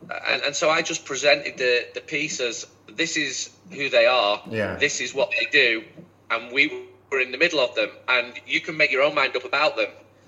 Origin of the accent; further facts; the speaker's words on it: Manchester, North West England, United Kingdom; I'm from Manchester. I know fan culture. I've done a fanzine since being 15.